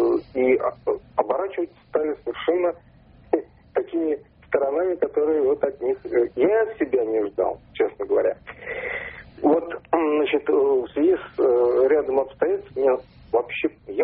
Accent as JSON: {"language": "Russian", "region": "Moscow", "country": "Russia", "said": "Я из Москвы"}